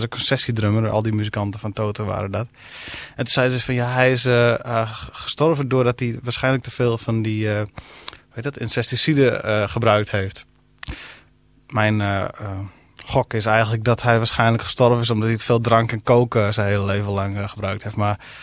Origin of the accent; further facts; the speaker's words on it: Kollum, Friesland, Netherlands; first language Frisian; Dutch is a second language; daar heb ik stukken gebruikt uit mijn jeugd in Kolm. Een dorp een beetje tegen de grens met Groningen aan, zeg maar, waar ook niet heel veel Fries wordt gesproken, wat ik natuurlijk van huis uit spreek. En een beetje forens dorp